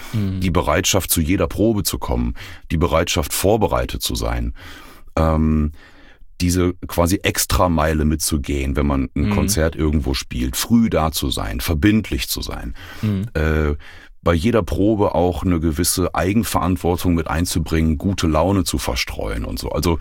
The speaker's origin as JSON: {"language": "German", "town": "Dortmund", "region": "North Rhine-Westphalia", "country": "Germany", "tie": "born or raised there", "said": "ich bin hier in Dortmund auch groß geworden, bei uns in der Baptistengemeinde, Christuskirche hier."}